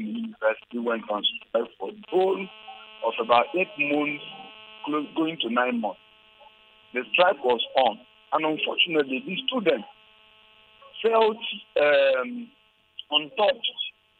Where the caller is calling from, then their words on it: Jos, Plateau, Nigeria; I'm calling you from Jos.